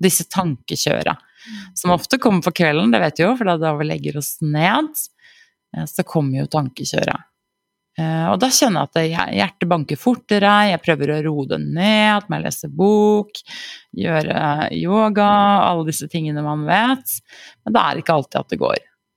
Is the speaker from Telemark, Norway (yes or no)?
no; Oslo, Norway; jeg kommer jo fra Ullern, en Oslo-jente